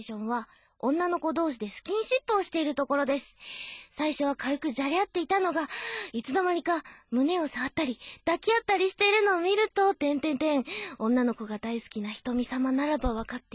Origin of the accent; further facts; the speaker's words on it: Kansai, Japan; accent: Kansai; 私は関西なまりがたまにポロッと出ちゃうんですけど、うん、関西っぽいのが出るんですけど、